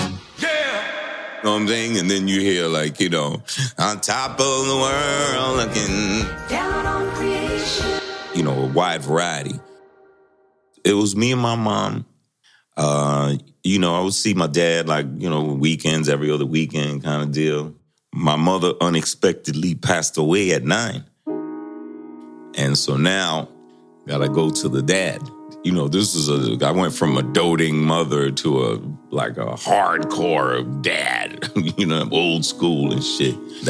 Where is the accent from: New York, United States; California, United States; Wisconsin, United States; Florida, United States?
New York, United States; Bronx; born there; I was born in the Bronx, BX. My mom's was Irish and my father was Jamaican. I was born in 1964.